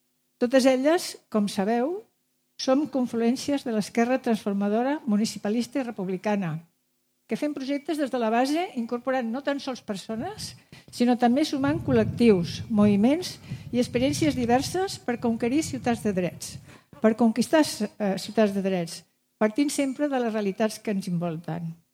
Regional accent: Girona, Catalonia, Spain; I com que soc gironina

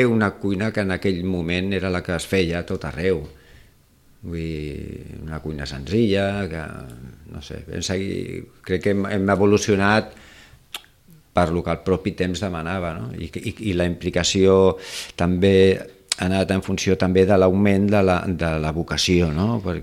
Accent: Sitges, Catalonia, Spain; clar, som de Sitges

